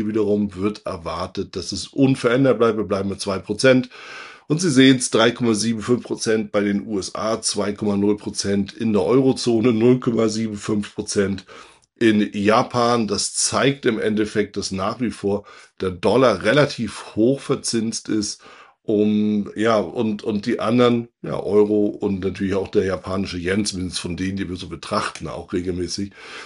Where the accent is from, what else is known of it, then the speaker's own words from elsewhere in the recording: Northern Germany, Germany; da spreche ich als Norddeutscher aus Erfahrung